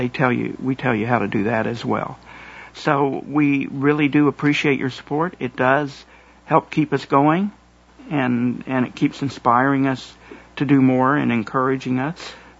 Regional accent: Tulsa, Oklahoma, United States; Oklahoman, and as everybody knows, both the caller Marshall and I are Okies. I'm from Tulsa

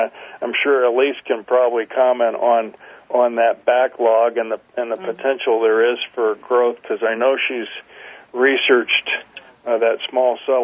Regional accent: Colorado Springs, Colorado, United States; I'm from Colorado Springs.

